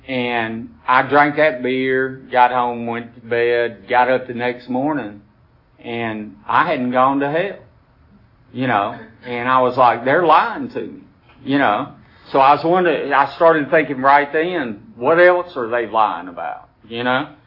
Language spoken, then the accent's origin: English; Decatur, Alabama, United States; They took me to the town next to it, which was just barely a little bit bigger, and that's where I grew up on the Tennessee River in Decatur, Alabama.